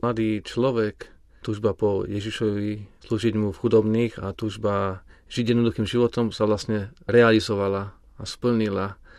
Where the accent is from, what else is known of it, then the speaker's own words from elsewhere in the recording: Čadca, Žilina Region, Slovakia; Pochádzam z Čace, ako mladý študent na strednej škole som často pomáhal na fare.